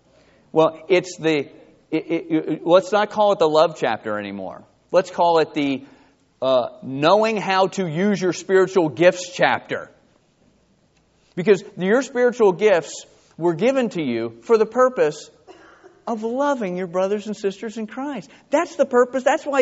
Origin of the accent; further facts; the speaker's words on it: Edison, New Jersey, United States; I grew up in Edison, New Jersey, and I was remembering the cellar.